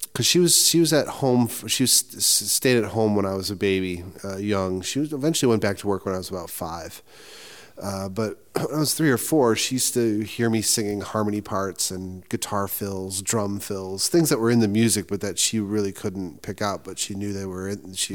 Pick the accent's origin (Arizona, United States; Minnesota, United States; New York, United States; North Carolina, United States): New York, United States; Buffalo; Buffalo's my hometown